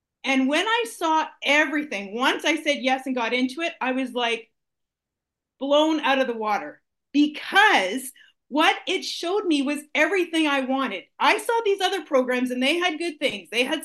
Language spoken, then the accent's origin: English; Ontario, Canada; So I am from Southern Ontario